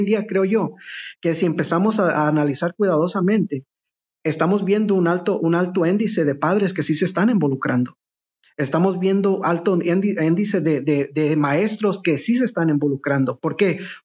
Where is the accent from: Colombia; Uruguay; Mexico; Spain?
Mexico; Cuando hablamos de que venimos de México, venimos de nuestros países, a un país lleno